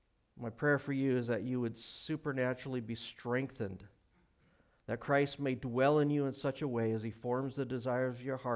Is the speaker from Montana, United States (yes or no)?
yes; Montana, United States; Of course, I'm from Montana. I like wide open spaces, you know.